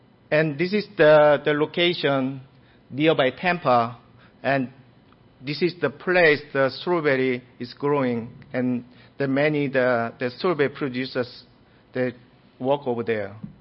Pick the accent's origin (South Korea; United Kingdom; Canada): South Korea; now in United States; And I'm originally from South Korea.